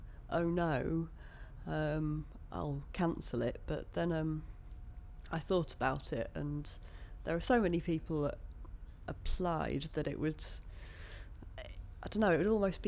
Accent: Lancaster, North West England, United Kingdom; I'm 30 years old and I'm from Lancaster.

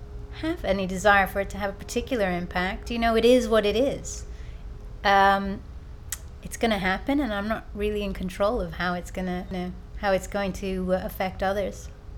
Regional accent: New York, United States; moved away as an adult; now in United Kingdom; Okay, my background, I am an American. I grew up in New York. I've lived in Britain for quite a long time now, most of my adult life.

